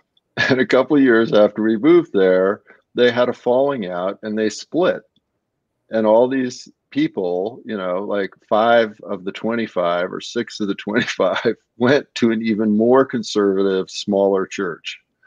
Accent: California, United States; Oh, and growing up in California, I remember it very well when he was, you know, thinking about running for governor.

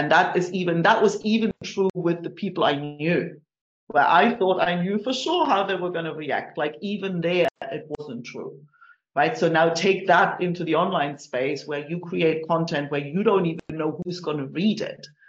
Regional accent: Germany; English is a second language; moved away as an adult; now in Spain; from Germany, originally based in the lovely sound of the south of Spain. And I moved here a little over 20 years ago.

